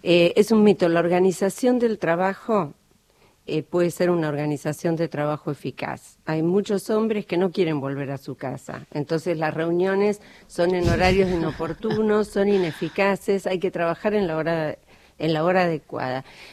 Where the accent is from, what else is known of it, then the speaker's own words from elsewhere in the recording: Patagonia, Argentina; Yo soy del sur, soy patagónica. Tuve la suerte de nacer en el marco de una familia inmigrante